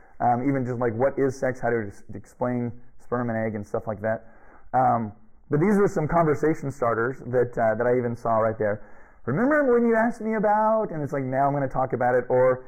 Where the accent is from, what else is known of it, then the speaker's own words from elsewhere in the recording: California, United States; It's funny, I'm from Southern California, we were out actually in Hollywood visiting family